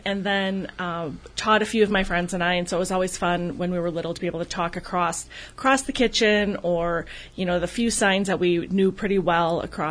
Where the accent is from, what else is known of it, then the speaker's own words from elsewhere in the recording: Abbotsford, United States; I grew up in Abbotsford, proudly the class of 1991.